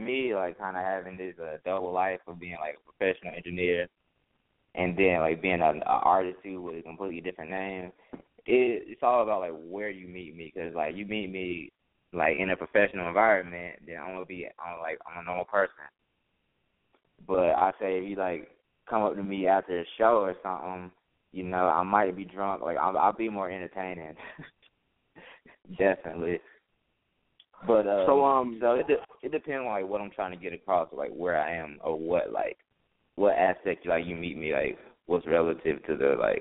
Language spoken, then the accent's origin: English; Macon, Georgia, United States; now in Alabama, United States; I'm originally from Georgia, Macon, Georgia, like so close to Atlanta. But right now I've been living in Alabama for like the past 5 years